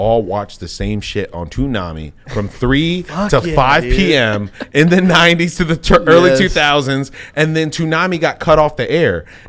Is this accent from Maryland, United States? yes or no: yes; Baltimore, Maryland, United States; I honestly hate leaving this town and telling anybody that I'm from Baltimore because of that.